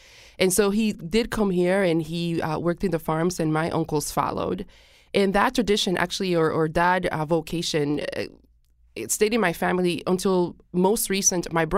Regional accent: Puerto Rico; now in United States; I am originally from Puerto Rico, and my family came actually to Massachusetts, to the Springfield area. My grandfather was a farm worker.

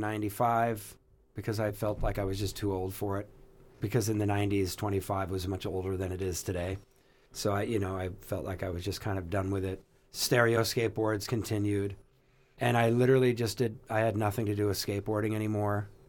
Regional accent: Orange County, California, United States; I knew about all the great bands that I was supposed to know about growing up in Orange County, all the punk stuff I knew about.

